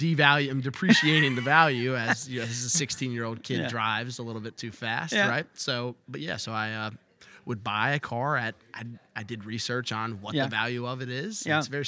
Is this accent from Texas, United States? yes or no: no; Clifton Forge, Virginia, United States; So my hometown in Clifton Forge, Virginia, jobs aren't very plentiful, right?